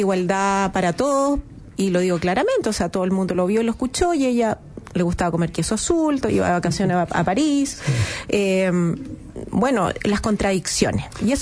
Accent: Chile; born there; also born or lived in Venezuela; nací en Chile, pero

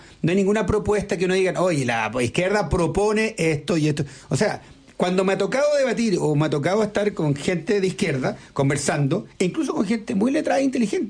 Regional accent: Chile; todos somos chilenos

